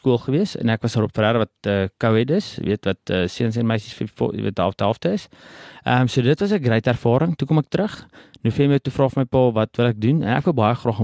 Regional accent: Mpumalanga, South Africa; geografies is dit in die ooste van Suid-Afrika. Is ek daar gebore, plaas groot geword. My 8 tot op 18 skool gegaan daar, so laerskool Witrivier, hoërskool op Ferreira.

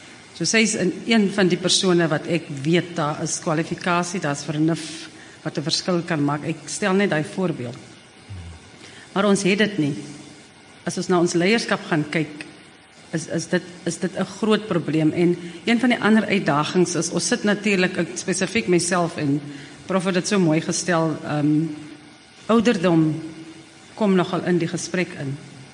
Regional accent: Northern Cape, South Africa; ek sien myself as 'n baie vriendelike persoon want ek kom van die Noord-Kaap. Die nadeel is ons is verskriklik reguit mense.

